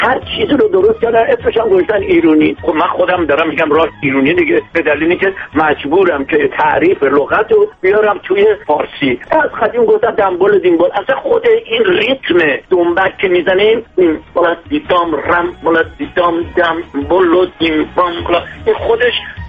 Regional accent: Iran; ما همه ایرانیم، هر جا باشیم و ایران برامون مهم است

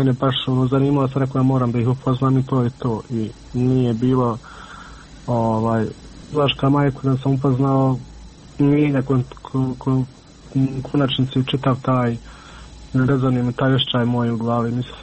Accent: Miljevina, Republika Srpska, Bosnia & Herzegovina; mi smo svi gore iz Miljevine.

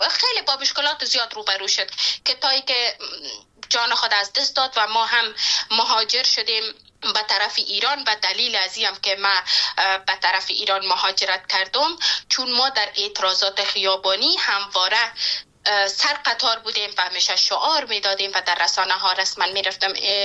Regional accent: Panjshir, Afghanistan; born there; با پنچیر برام و جایی که من زادگاهم است

